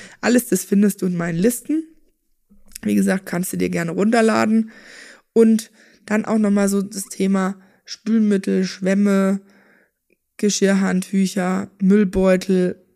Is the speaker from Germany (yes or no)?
yes; Bavaria, Germany; Bei uns in Bayern brauchst du natürlich ein gescheites Bierglas, du brauchst ein Weizenglas.